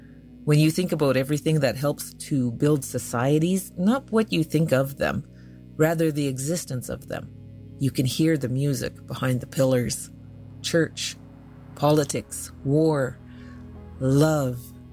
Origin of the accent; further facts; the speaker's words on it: Dease Lake, British Columbia, Canada; now in Whitehorse, Canada; I'm from the Wolf Clan, and I am from Dees Lake, which is in right in the triangle of the Tahltan territory. I grew up there most of my life. I moved back there a couple years ago